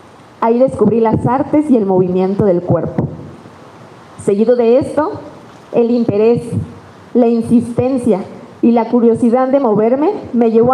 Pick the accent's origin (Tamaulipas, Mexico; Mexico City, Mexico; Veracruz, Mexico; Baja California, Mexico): Mexico City, Mexico; Crecí en la famosa colonia Barrio de la Buenos Aires, en el centro de la Ciudad de México.